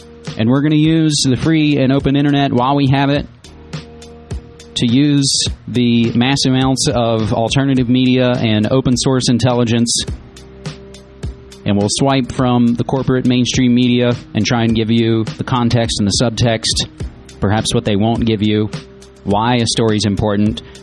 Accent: West Virginia, United States; this is of pretty fundamental importance to my home state of West Virginia.

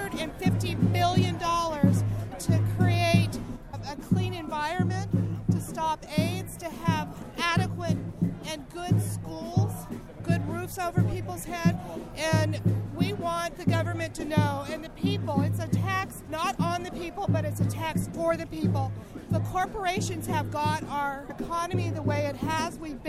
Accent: California, United States; I'm from California.

